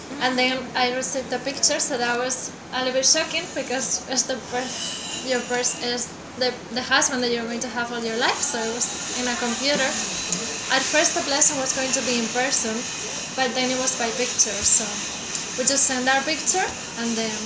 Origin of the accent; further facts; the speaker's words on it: Spain; Yes, I'm from Spain.